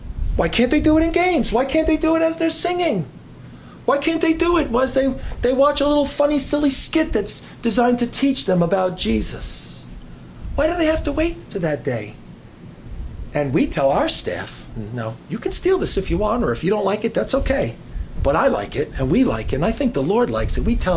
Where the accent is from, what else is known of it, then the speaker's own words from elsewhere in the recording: New Jersey, United States; Now, it's not because I'm a rebel or I'm from New Jersey or anything like